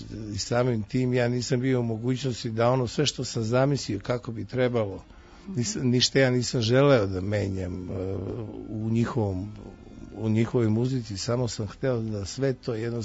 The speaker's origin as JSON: {"language": "Serbian", "town": "Užice", "region": "Šumadija and Western Serbia", "country": "Serbia", "said": "On je Čačanin, ja sam Užičanin. Nas zovu Ere"}